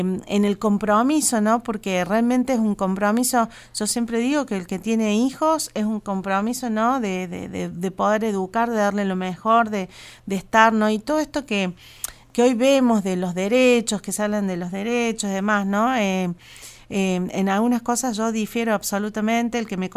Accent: Córdoba, Argentina; now in Catamarca, Argentina; Yo hace 14 años que vivo en Catamarca, soy cordobesa

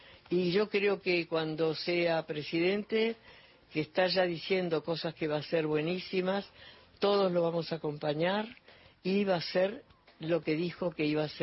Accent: Argentina; soy una persona argentina

